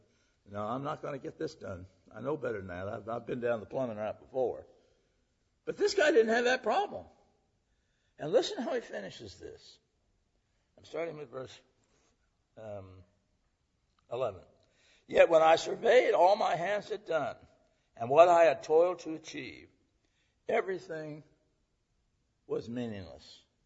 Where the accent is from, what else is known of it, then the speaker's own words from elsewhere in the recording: United States; Now, I'm an American, and I believe in America, and I believe and love this country.